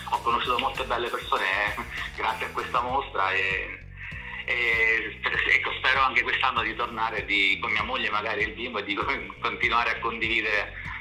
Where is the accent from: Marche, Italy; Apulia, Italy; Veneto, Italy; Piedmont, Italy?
Marche, Italy; San Benedetto del Tronto; io sono di San Benedetto del Tronto, un paese sulla riviera marchigiana.